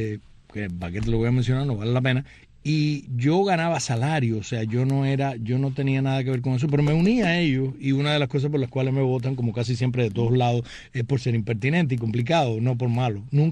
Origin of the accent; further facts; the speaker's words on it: Cuba; como un cubano